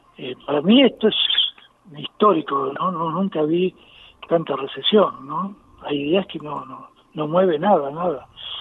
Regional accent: Haedo, Buenos Aires Province, Argentina; moved away as an adult; now in Tandil, Argentina; Yo era de Aedo.

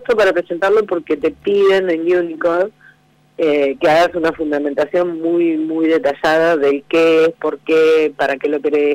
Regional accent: Bragado, Buenos Aires Province, Argentina; Estoy en Bragado.

